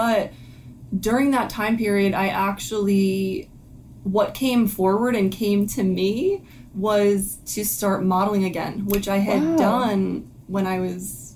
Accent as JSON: {"language": "English", "region": "Pennsylvania", "country": "United States", "tie": "born or raised there", "said": "So I was raised in Bucks County, Pennsylvania."}